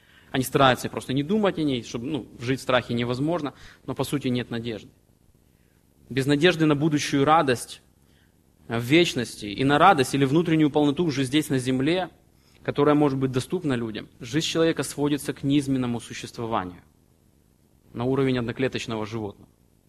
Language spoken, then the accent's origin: Russian; Ukraine; born there; Меня крестили в детстве. Я принадлежал христианскому направлению, просто потому что я родился в Украине.